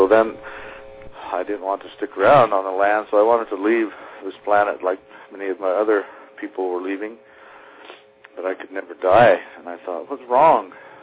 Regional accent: Wyoming, United States; I'm 54 years old, and I'm from the Wind River Indian Reservation in the center of Wyoming, in the Wind River Mountain Range, and I was raised on a reservation, born on a reservation in 1950

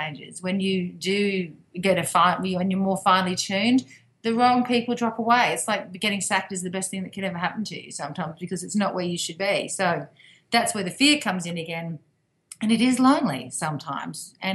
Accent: Australia; I'm so very, very happy I'm Australian

